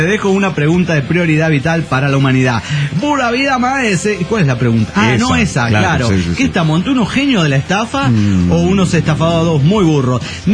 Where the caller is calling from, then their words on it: Cuernavaca, Morelos, Mexico; de Cuernavaca, Morelos, México.